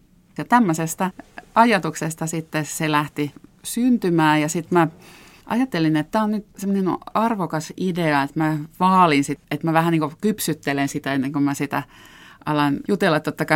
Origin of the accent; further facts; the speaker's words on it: Hanko, Uusimaa, Finland; mä oon itse Hangosta kotoisin ja mulle meri on niinku semmoinen sielunmaisema